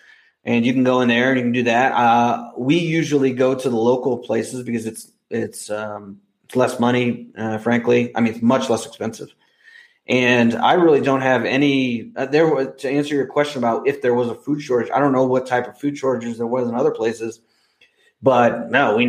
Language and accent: English; United States; now in Mexico; I grew up in the United States and I know how it is